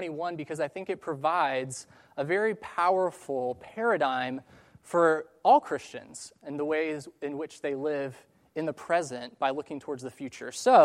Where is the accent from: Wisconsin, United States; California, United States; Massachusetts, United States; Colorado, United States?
Colorado, United States; now in Texas, United States; I'm from Colorado, born and raised. I went to the University of Colorado, and I moved to Texas originally to work in sports broadcasting